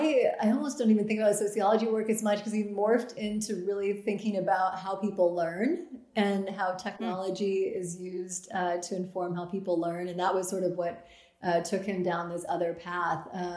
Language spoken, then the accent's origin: English; Grinnell, Iowa, United States; I am from Grinnell, Iowa.